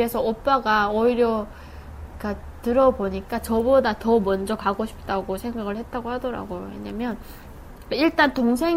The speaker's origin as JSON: {"language": "Korean", "country": "North Korea", "moved": "as an adult", "lives_now": "South Korea", "said": "방학에 잠깐 원투맨 그냥 다 데리고 탈북을 했죠."}